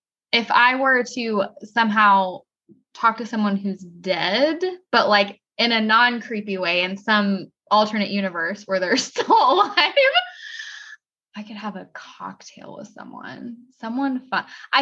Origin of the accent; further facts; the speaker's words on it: Southern US, United States; accent: Southern; I don't sound like I'm from the South. If I get intoxicated, my Southern accent comes out a little bit, but I do have the sass.